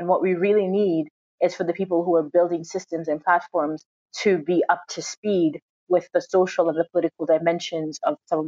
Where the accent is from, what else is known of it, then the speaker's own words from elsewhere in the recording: Kenya; I am a Kenyan writer, a political analyst.